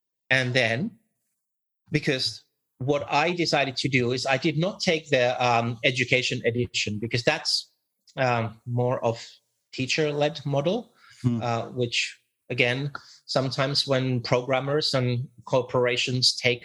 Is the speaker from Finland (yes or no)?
yes; Finland; I grew up in Scandinavia, in Finland. And going to school in Finland